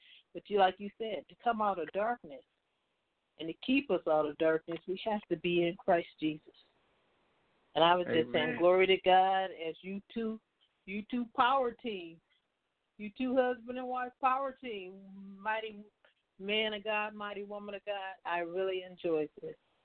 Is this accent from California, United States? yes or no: yes; Compton, California, United States; Growing up, you know, I grew up in Compton, so we knew.